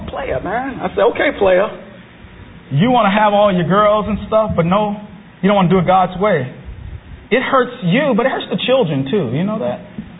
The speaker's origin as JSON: {"language": "English", "town": "Chicago", "region": "Illinois", "country": "United States", "tie": "born or raised there", "lives_now": "Minneapolis, United States", "said": "I grew up in Chicago on the south side, man."}